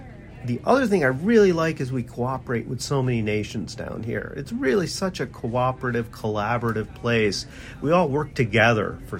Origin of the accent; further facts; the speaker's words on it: Pennsylvania, United States; It's bigger than my home state of Pennsylvania.